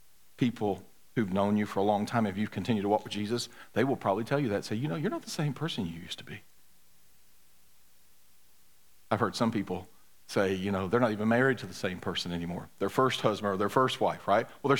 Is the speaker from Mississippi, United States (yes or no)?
yes; Mississippi, United States; How are folks back in Mississippi? Because I'm from Mississippi